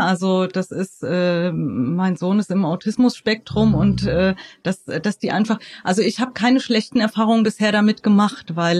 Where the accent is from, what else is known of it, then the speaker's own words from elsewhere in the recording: Frankfurt, Hesse, Germany; ich wohne nicht mehr in Frankfurt. Also ich bin zwar selber in Frankfurt aufgewachsen und habe immer gedacht, so ich werde niemals die Stadt verlassen, was ich dann doch irgendwann getan habe. Und also ich wohne außerhalb